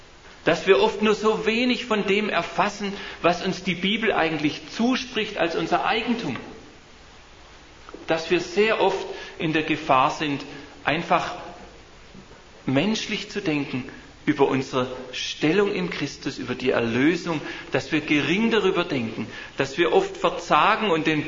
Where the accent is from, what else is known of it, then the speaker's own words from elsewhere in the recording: Bietigheim-Bissingen, Baden-Württemberg, Germany; von der Gemeinde in Bietigheim-Bissingen, wo ich herkomme.